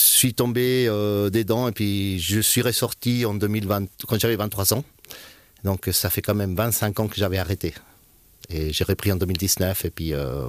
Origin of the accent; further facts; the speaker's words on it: Chile; moved away; quand j'étais au Chili, parce que je suis originaire du Chili, à l'âge des 7-8 ans.